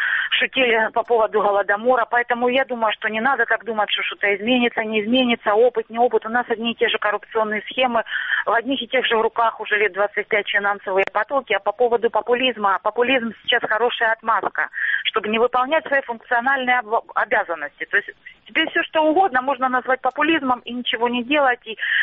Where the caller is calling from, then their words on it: Luhansk Oblast, Ukraine; Здравствуйте, Луганщина.